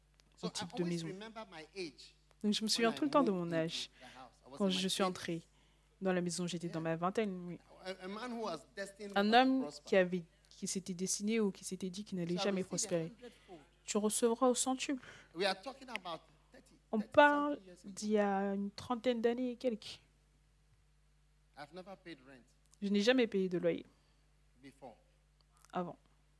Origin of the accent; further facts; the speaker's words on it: Switzerland; je suis suisse, aussi, à part le fait d'être gagnant. Je suis aussi suisse.